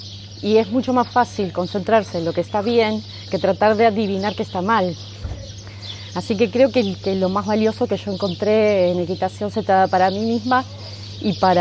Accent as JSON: {"language": "Spanish", "region": "Buenos Aires", "country": "Argentina", "said": "Vengo de Buenos Aires, Argentina."}